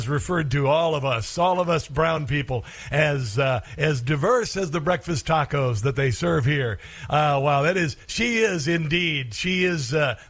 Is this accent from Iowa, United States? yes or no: yes; Iowa, United States; You know, I'm from Iowa, and I've only been to New York twice in my life, both in the last year.